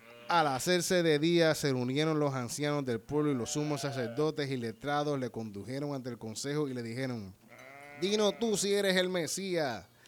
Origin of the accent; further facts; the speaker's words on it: Puerto Rico; nosotros como puertorriqueños, no podemos decir nada en contra de eso, porque nosotros somos una colonia